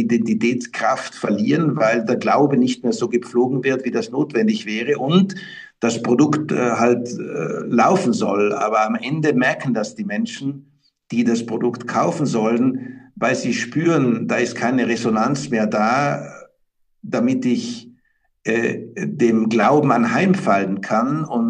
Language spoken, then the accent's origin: German; Trentino-Alto Adige, Italy; Als dann dieser Anruf aus meiner Heimatstadt Südtirol kam